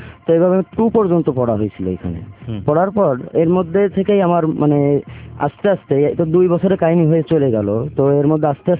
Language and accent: Bangla; Khulna, Khulna Division, Bangladesh; born there; আমার জন্ম খুলনাতে, খুলনা চন্দলে মহল গাজীপাড়া গ্রামে।